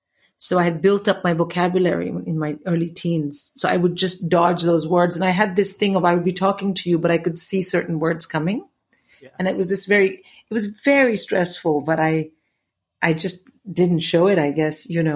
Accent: India; now in United Kingdom

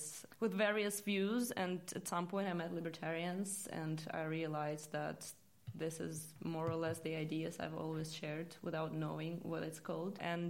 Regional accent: Russia; not just because I come from Russia, but because it influences not only Europe.

